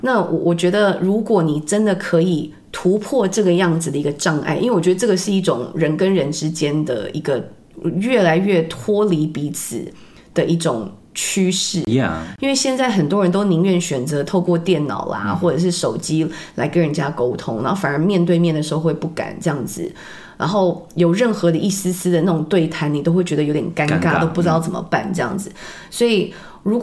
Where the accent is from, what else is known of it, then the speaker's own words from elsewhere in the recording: Canada; now in Taiwan; 因为我也是就是国外回来的，我虽然在台湾出生，可是呢我的确是在加拿大长大的。